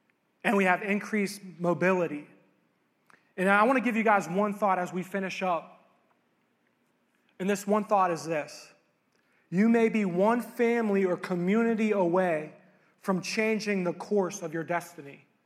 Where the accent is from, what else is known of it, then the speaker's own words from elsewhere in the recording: Monaca, Pennsylvania, United States; grew up in a very, very small town called Monaca, Beaver County. I grew up in the county. Come on. I grew up in the Beaver County. That's how we talk down there in Beaver County.